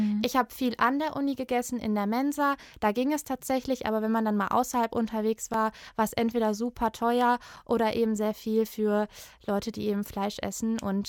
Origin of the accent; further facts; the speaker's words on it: Germany; accent: German; Ich hatte immer so ein bisschen Sorge, dass ich mit meinem deutschen Akzent und wenn ich ab und zu ein paar Fehler mache, gar nicht so gut ankomme